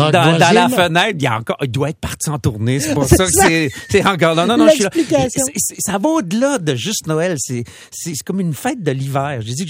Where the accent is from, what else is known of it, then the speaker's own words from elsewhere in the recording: New Brunswick, Canada; je suis du Nouveau-Brunswick, j'adore l'hiver.